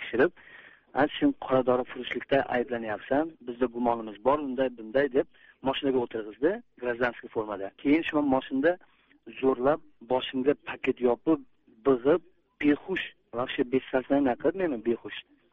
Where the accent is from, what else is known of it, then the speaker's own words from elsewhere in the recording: Olmaliq, Tashkent Region, Uzbekistan; Men o'zbek, O'zbekistondan, Namangandan, Andijondan, men o'zim Olmaliqdan.